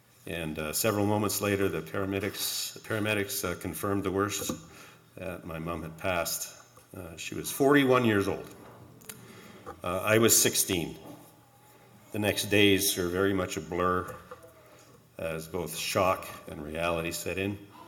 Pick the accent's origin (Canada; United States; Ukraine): Canada; Hamilton, Ontario; I'm 58 years old, born and raised in Hamilton, Ontario.